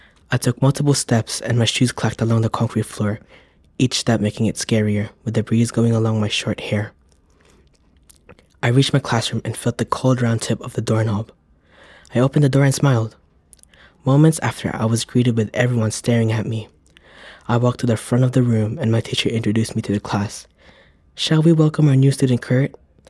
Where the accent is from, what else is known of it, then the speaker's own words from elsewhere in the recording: Philippines; I am Filipino.